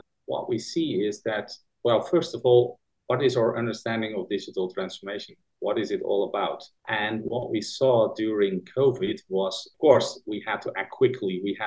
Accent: Netherlands; now in Kuala Lumpur, Malaysia; I'm originally from Netherlands, based in Kuala Lumpur, Malaysia.

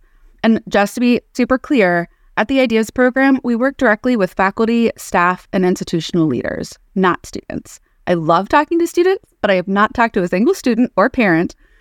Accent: West Virginia, United States; Kentucky has one of the lowest study abroad rates in the country, and my home state of West Virginia has the lowest.

